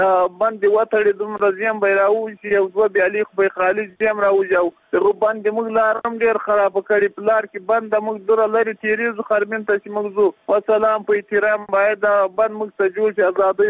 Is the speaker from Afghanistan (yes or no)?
yes; Paktika, Afghanistan; د پکتیکا یو سپټل او کوارې د مشکل د کلی اوسیدونکو